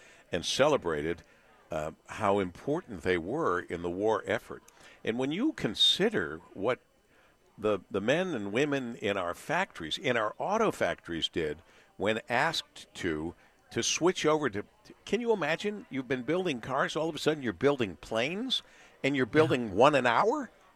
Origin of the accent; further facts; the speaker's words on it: Monroe, Michigan, United States; All my life, being born and raised in Monroe, and I only left for a short while because I couldn't find a full-time job in radio here